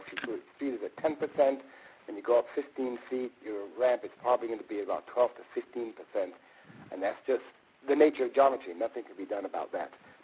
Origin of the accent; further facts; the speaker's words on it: United States; moved away as an adult; now in Switzerland; I'm American, but I just moved to Switzerland.